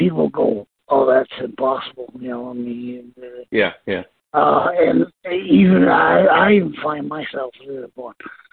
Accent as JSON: {"language": "English", "town": "Denver", "region": "Colorado", "country": "United States", "tie": "born or raised there", "said": "As a kid and growing up in Denver, I do remember, you know, going to Catholic church."}